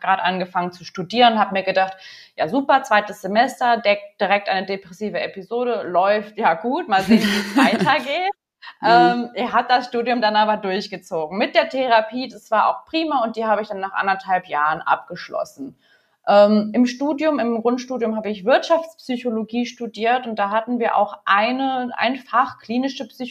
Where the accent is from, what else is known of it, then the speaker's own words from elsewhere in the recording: Cologne, North Rhine-Westphalia, Germany; ich bin Kölnerin